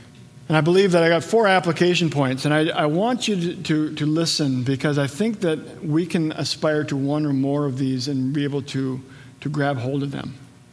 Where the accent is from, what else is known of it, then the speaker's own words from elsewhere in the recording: Wadena, Minnesota, United States; my hometown. I grew up in Wadena, about an hour or so north.